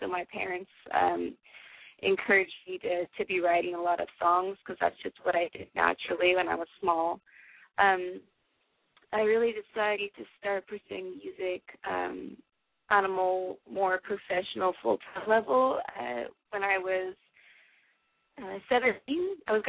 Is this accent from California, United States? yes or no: yes; Sacramento, California, United States; Yeah, I am. I'm from Sacramento.